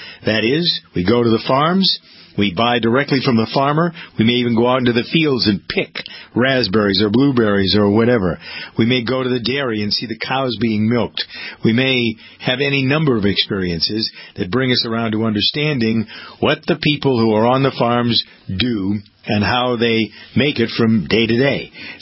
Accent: United States; I am an American family farmer as well as a broadcaster.

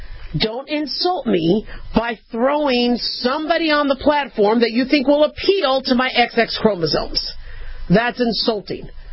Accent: California, United States; born there; So I was a girl. I was born in California. I was Jewish. I was American.

